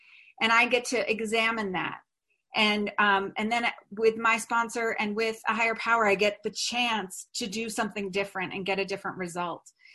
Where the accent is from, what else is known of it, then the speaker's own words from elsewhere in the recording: New York, United States; and I am from New York, and so I felt like a farmer.